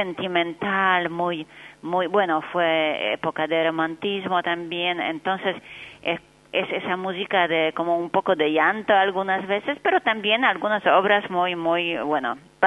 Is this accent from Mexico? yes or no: no; Poland; Spanish is a second language; Muchos me dicen siempre cuando yo hablo que soy de Polonia